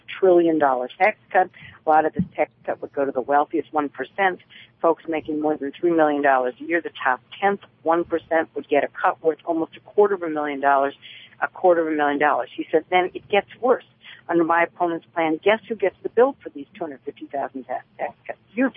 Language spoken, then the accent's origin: English; Ohio, United States; My home state, the great state of Ohio, as I like to call it.